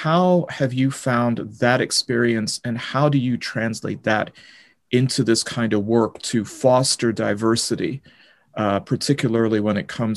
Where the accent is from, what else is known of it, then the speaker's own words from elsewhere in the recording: England, United Kingdom; Growing up in England, I certainly found that.